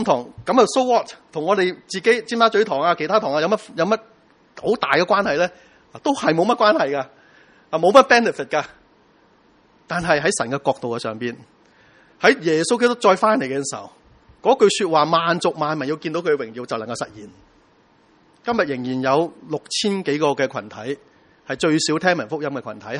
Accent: Hong Kong; 我们中国人服侍回中国人咯，我们华人服侍回华人咯，我们香港人做回香港人咯

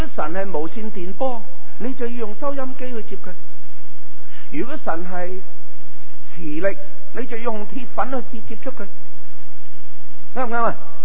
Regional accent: China; 但我们中国人就是这样的

